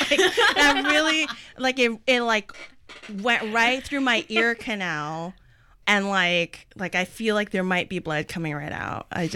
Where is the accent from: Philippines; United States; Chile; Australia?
Philippines; like I could be really proud of being Filipino, but we weren't better, or it didn't come at the expense of somebody else.